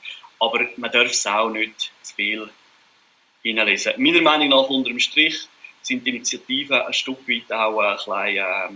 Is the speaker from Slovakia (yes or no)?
no; Glarus, Switzerland; Das ist für mich als Glarner gar nicht so ein Thema gewesen, weil das bei uns, das Problem haben wir nicht, oder?